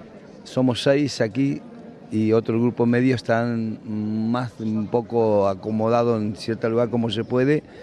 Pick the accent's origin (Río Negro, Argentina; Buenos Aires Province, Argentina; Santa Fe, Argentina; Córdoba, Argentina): Santa Fe, Argentina; Villa Guillermina; soy de Villa Guillamina, provincia de Santa Fe, de la Argentina.